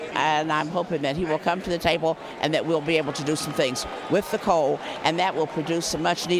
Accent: Morgantown, West Virginia, United States; I'm from Morgantown, West Virginia.

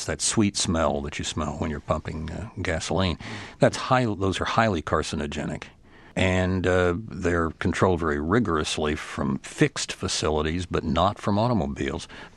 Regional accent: Oklahoma, United States; I grew up in Oklahoma driving on, learning to drive on 25-cent a gallon gasoline.

